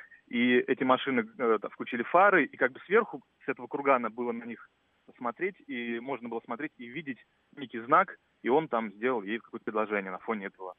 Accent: Bryansk, Bryansk Oblast, Russia; now in Moscow, Russia; я из Брянска, но живу в Москве.

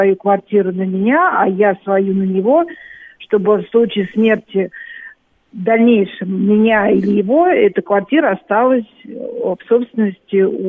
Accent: Moscow, Russia; из Москвы

